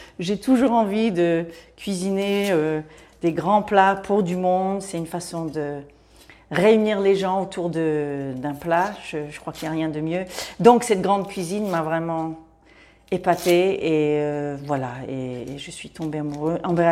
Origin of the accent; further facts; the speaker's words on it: London, United Kingdom; suis peut-être un peu plus anglaise que française. Et oui, c'est vrai que j'ai beaucoup voyagé. Et en fait, l'Angleterre, et moi, j'ai grandi à Londres.